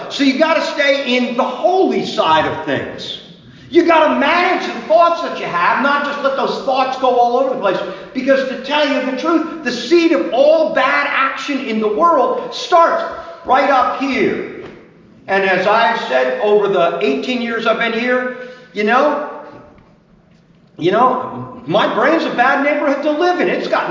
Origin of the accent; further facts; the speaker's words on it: New Jersey, United States; I grew up in Island, New Jersey, okay? We went to the First Presbyterian Church of Island.